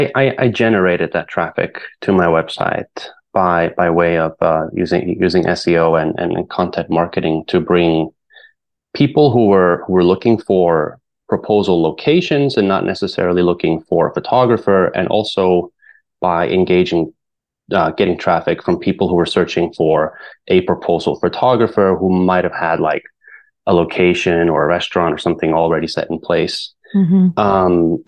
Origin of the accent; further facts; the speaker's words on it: Reykjavik, Capital Region, Iceland; moved away as an adult; now in New York, United States; I'm originally from Reykjavik in Iceland. I moved to the United States in 2014 to study photography at Parsons School of Design in New York City. I stayed in New York